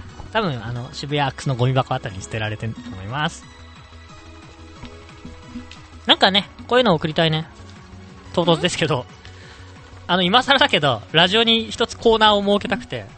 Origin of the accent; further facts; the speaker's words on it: Tohoku, Japan; 東北人ですから白いんですよ。東北人でなおかつ外出ないから白いんですよ。